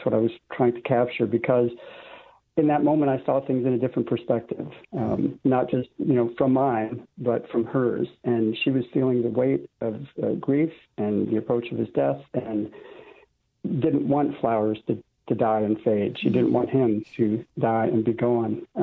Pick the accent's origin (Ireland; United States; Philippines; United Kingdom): Philippines; I grew up in the Philippines. My parents were missionaries there.